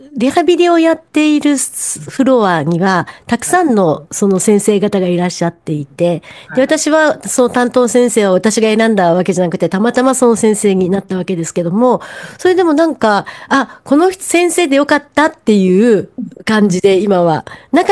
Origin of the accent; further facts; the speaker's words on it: Nagoya, Aichi, Japan; 私は名古屋出身なので、名古屋駅新幹線の近くにある味噌カツ系のお弁当とか、天むす系が大好きで、必ず帰るとそれを買います。